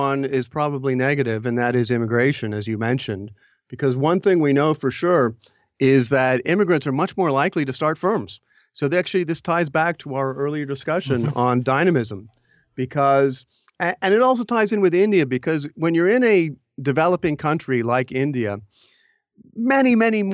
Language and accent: English; Canada; I was coming from Canada, not like I was coming from, you know, behind the Iron Curtain